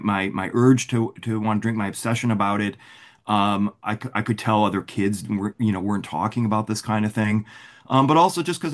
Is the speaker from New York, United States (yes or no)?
yes; Buffalo, New York, United States; I grew up in Buffalo, in Kenmore, to be exact.